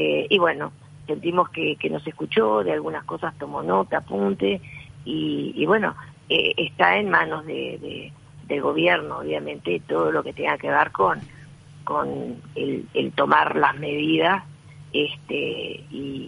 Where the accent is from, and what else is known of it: Uruguay